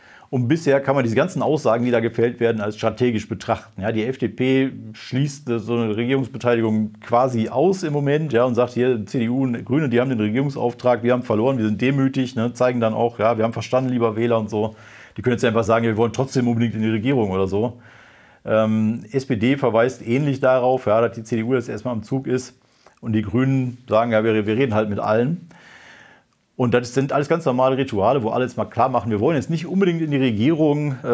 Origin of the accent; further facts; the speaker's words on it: North Rhine-Westphalia, Germany; Das Einzige, was bis jetzt klar ist in NRW, meinem Heimatland